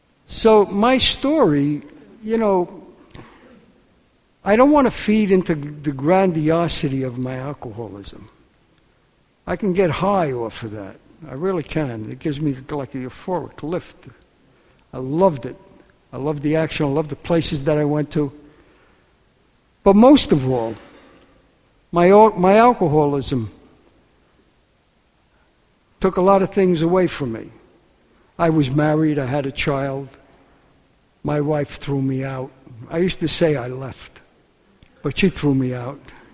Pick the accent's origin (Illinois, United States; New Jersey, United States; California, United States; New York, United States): New York, United States; I come from East Harlem. I was born there. I was raised there. I still live there. They call it El Barrio now.